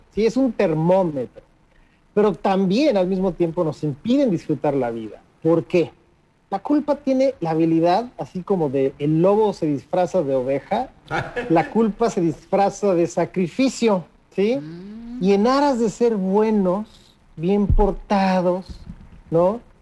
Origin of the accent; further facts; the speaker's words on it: Mexico; Y yo pensé, en mi país, en México, esto sería casi, casi impensable